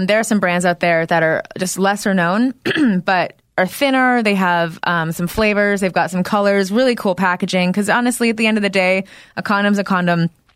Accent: New Hampshire, United States; now in Los Angeles, United States; No, I'm from New Hampshire.

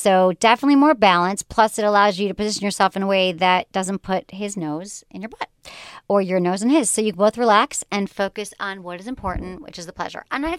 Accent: Michigan, United States; I was, like, a nice girl from Michigan.

